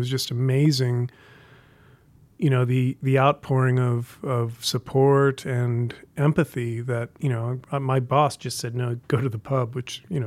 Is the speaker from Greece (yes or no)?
no; Colorado, United States; I grew up in Colorado, and I always had an interest in the broader world